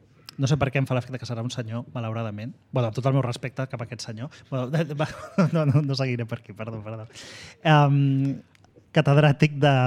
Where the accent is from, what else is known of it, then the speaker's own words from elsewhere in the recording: Tarragona, Catalonia, Spain; Petardos perquè jo soc de Tarragona i a Tarragona diem petardos.